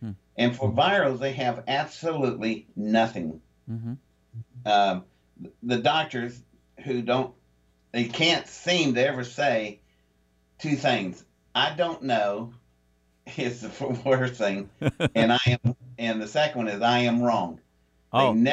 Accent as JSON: {"language": "English", "region": "West Virginia", "country": "United States", "said": "I'm from West Virginia."}